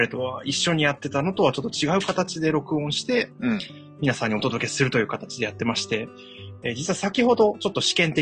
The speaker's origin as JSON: {"language": "Japanese", "region": "Hiroshima", "country": "Japan", "tie": "born or raised there", "said": "自分の方が、3月から広島に、地元の広島に帰りまして、仕事を、生活をしておりまして"}